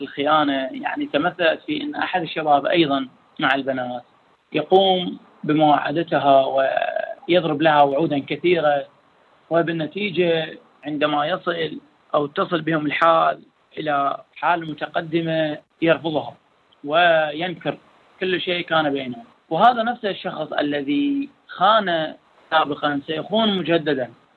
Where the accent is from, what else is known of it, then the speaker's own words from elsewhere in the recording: Iraq; كغيره من العراقيين عندنا في العراق